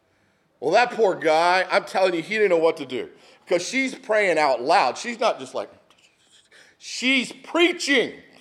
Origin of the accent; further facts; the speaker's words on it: Texas, United States; It makes me homesick is what it does. Those are my people growing up in Texas.